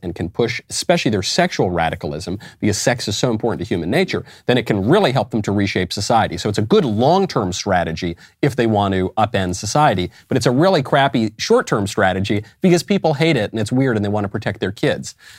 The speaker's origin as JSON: {"language": "English", "country": "United States", "said": "I get a say because I'm an American citizen. We get a say in how our country is governed."}